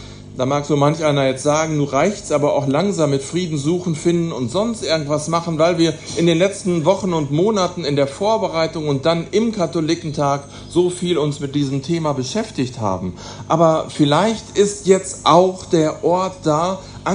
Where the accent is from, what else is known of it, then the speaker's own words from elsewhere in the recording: Münster, North Rhine-Westphalia, Germany; dann ist das eine Verpflichtung für uns als Münsteraner